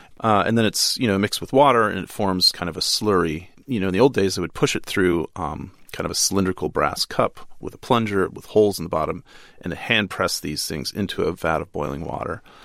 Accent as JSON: {"language": "English", "country": "United States", "tie": "born or raised there", "said": "And because I grew up in the United States where street food back then was non-existent, like the odd taco truck or something like that."}